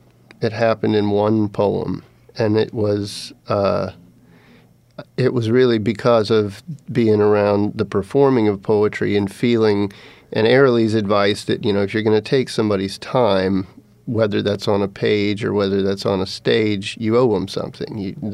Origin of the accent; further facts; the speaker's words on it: Atlanta, Georgia, United States; now in Athens, United States; I am an English professor at the University of North Georgia, born and raised in Atlanta, but I've lived here in Athens for quite some time in the Athens area.